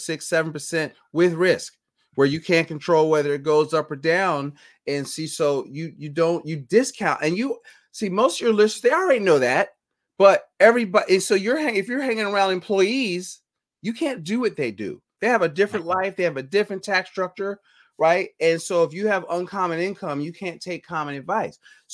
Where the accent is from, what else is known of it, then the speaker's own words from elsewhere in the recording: Philadelphia, Pennsylvania, United States; I'm from Philadelphia, right?